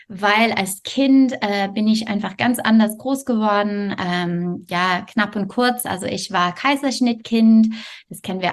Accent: Montreal, Quebec, Canada; German is a second language; In Kanada ist es sehr kalt. Also ich komme aus Montreal.

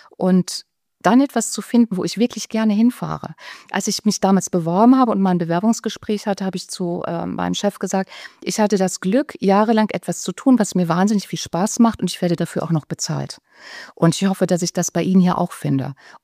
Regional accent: North Rhine-Westphalia, Germany; now in Munich, Germany

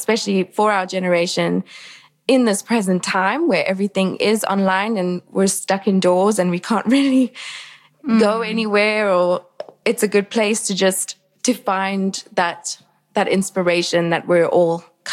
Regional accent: South Africa; moved away as an adult; now in Berlin, Germany; I am originally from South Africa, but I've actually been living in Berlin now for about 7 years.

